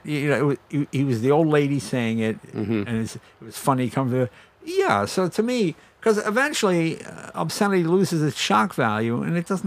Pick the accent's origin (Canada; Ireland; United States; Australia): United States; New England; we grew up in New England.